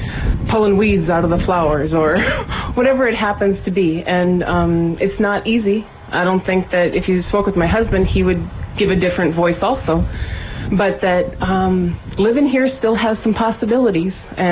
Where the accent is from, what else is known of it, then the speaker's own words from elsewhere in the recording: Minnesota, United States; It's a part of being a Minnesotan, or I don't think that the only place that we raise good people in this state is in the rural area.